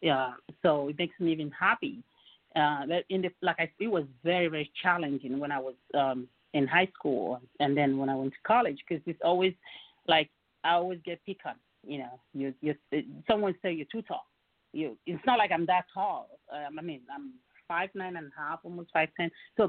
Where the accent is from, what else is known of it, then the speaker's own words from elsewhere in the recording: Nigeria; And then I'm from Nigeria.